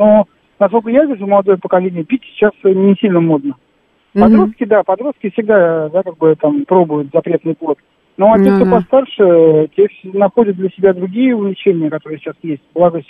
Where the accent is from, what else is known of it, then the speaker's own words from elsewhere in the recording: Vladimir Oblast, Russia; я из Владимирской области, из Кирилловского района.